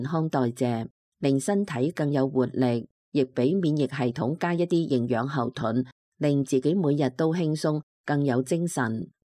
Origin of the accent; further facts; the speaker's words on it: China; 呢个喺我哋中国人嘅舆论上，正常嘅舆论上去讲咧，呢个系不可思议嘅嘢